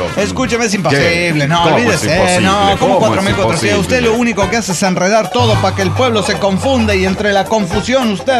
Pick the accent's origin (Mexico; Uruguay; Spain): Mexico; Hermosillo, Sonora; born there; A pesar de ser donde nací, yo nací en Hermosillo, no me siento para nada en casa.